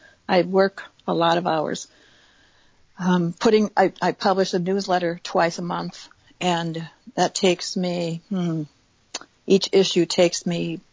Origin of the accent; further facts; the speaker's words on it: Wisconsin, United States; Well, I'm also a Green Bay Packer fan. I'm a cheesehead from Wisconsin.